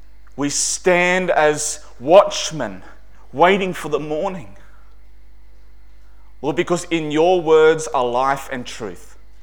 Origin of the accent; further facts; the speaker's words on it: Nambour, Queensland, Australia; born there; My mum stayed down on the Sunshine Coast. I was born in Nambour Hospital, and then as soon as I was well enough to leave hospital